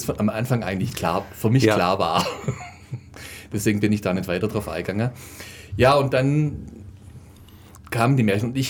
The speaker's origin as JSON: {"language": "German", "town": "Ulm", "region": "Baden-Württemberg", "country": "Germany", "tie": "born or raised there", "said": "Ja, ich bin alter Ulmer, hier in Ulm geboren, aufgewachsen, zur Schule gegangen."}